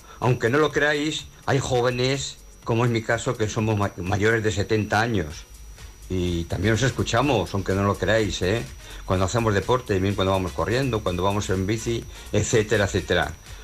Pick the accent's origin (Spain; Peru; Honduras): Spain; Zaragoza, Aragon; de Zaragoza.